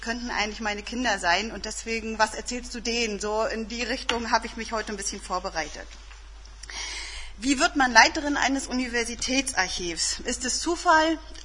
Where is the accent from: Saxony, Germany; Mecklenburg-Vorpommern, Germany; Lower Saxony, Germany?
Mecklenburg-Vorpommern, Germany; Kühlungsborn; Später bin ich in Kühlungsborn aufgewachsen und dort auch in einen Kindergarten gegangen, bin auch in Kühlungsborn eingeschult worden